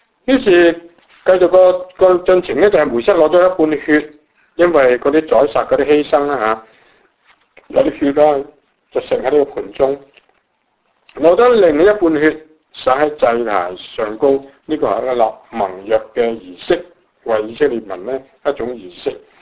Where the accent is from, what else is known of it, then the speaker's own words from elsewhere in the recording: China; 当然你不出声可能当默认，如果是我们中国人这样讲